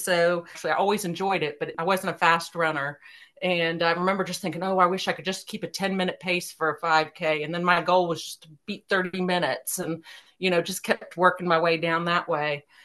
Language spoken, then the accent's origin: English; Virginia, United States; now in Tennessee, United States; I grew up in Northern Virginia, but I live in Northeast Tennessee now.